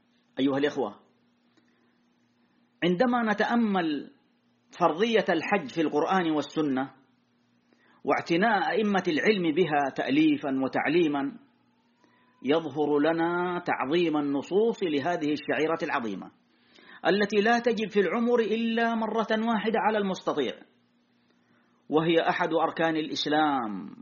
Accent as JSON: {"language": "Arabic", "country": "Saudi Arabia", "said": "ثم الشكر لولاة أمرنا وحكام بلادنا المملكة العربية السعودية"}